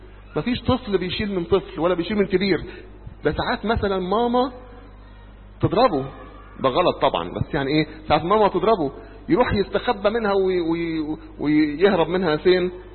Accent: Egypt; ده في مشكلة عندنا في مصر لما واحد يكون مش عارف شارع ويسأل

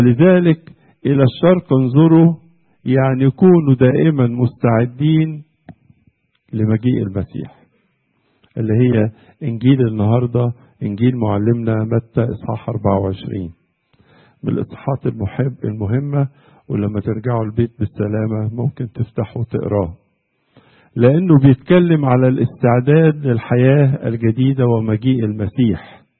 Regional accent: Egypt; بلا شك عمل زي كده سبب فرح مش عندكم بس في استراليا، وكمان عندنا في مصر

